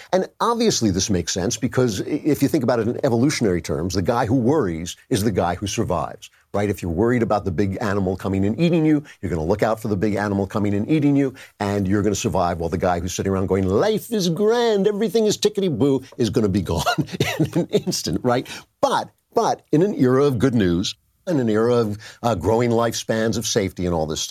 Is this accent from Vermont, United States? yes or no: no; California, United States; when I was growing up in California, a businessman in my hometown launched The Good News